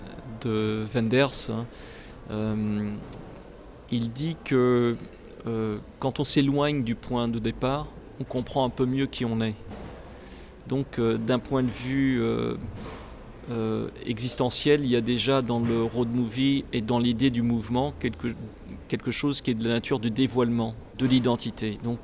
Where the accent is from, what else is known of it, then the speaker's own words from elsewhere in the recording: Brazil; je suis brésilien et que le Brésil est un pays d'immigration.